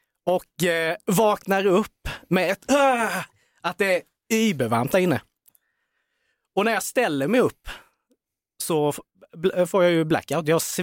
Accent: Värnamo, Jönköping County, Sweden; Där jag är ifrån.

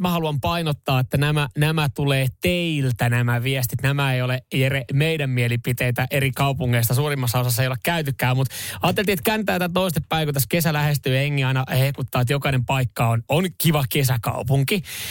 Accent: Ekenäs, Uusimaa, Finland; born or raised there; also born or lived in Vantaa; now in Helsinki, Finland

